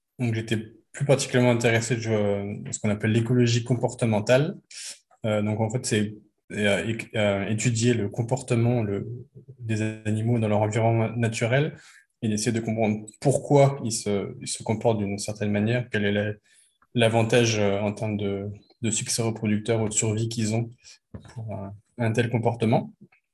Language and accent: French; Grand Est, France; now in Nancy, France; J'habite à Nancy depuis un peu plus de 3 ans. Je suis originaire d'Alsace à la base. J'ai un peu vadrouillé dans plusieurs pays avant de revenir en France.